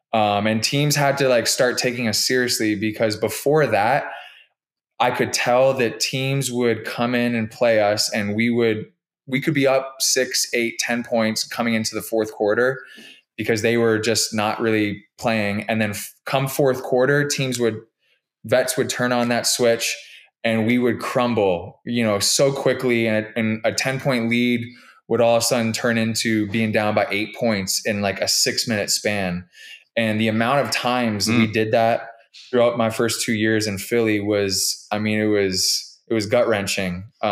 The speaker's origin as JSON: {"language": "English", "town": "Toronto", "region": "Ontario", "country": "Canada", "tie": "born or raised there", "said": "It was so fitting that you said it in Toronto, which is my hometown."}